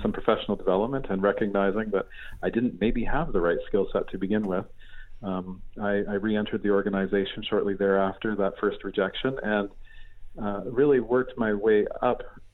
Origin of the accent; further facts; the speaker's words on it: Canada; now in United Kingdom; Yes, I'm a Canadian. I'm grew up in rural Canada in a beautiful setting in the shadow of the Rocky Mountains. And it was a wonderful way to be able to grow up as part of a farm family.